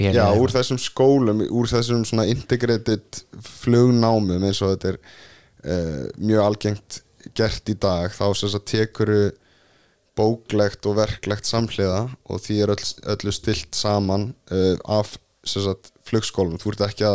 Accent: Reykjavik, Capital Region, Iceland; also born or lived in Seattle; Ég ólstu upp sem sagt í Reykjavík og Fossvoginum en flutti sem sagt með fjölskyldinni til Seattle þegar pappi var í háskólanámi þar og í rauninni lærði ensku og íslensku samhliða. Ég var frá, þú veist, eins til 3 ára eitthvað í Seattle

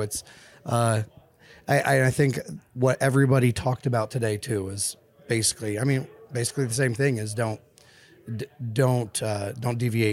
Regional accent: Ohio, United States; Well, I'm Midwesterner through and through, man.

